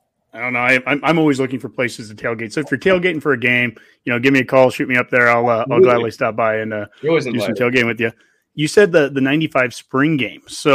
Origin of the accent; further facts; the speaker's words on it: Columbus, Nebraska, United States; I'm from Columbus originally.